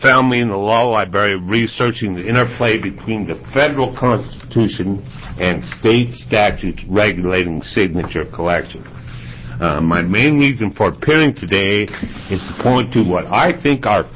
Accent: Oregon, United States; I find it a scandal that I grew up in Oregon, had 3 degrees from the University of Oregon, and had to teach myself that story.

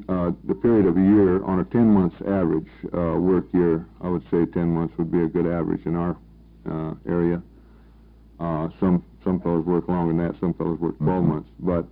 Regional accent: Klamath Falls, Oregon, United States; I'm also from Klamath Falls

